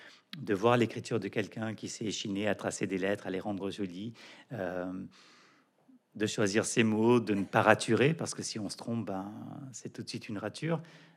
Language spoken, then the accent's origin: French; Quebec, Canada; born there; Je suis né au Québec